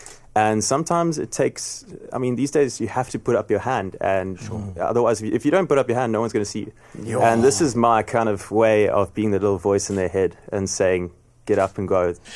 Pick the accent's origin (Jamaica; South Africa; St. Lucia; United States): South Africa; Melkbosstrand, Western Cape; Cape Town born and bred. Grew up in Malkbos Strand.